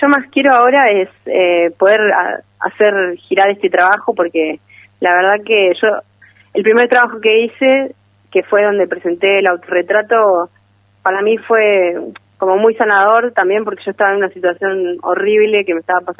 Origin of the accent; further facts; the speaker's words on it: Azul, Buenos Aires Province, Argentina; also born or lived in San Nicolás; Pero solamente nací ahí, estuve un mes y me volví azul. Y yo nací, o sea, que crecí toda mi vida en azul.